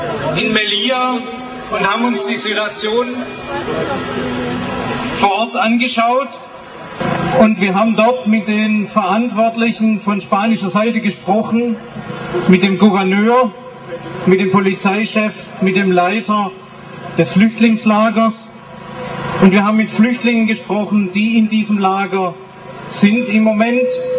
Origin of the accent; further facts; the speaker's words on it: Germany; ich schäme mich dafür als Deutscher